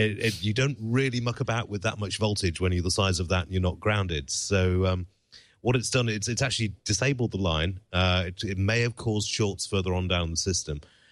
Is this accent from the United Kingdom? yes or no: yes; United Kingdom; And you're like, and as a Brit over here, I am freaked out by raccoons